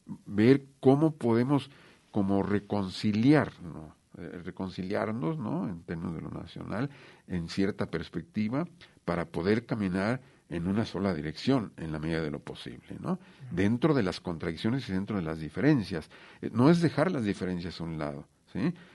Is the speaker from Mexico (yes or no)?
yes; Mexico; quienes somos como mexicanos y como un pueblo muy diverso, por cierto.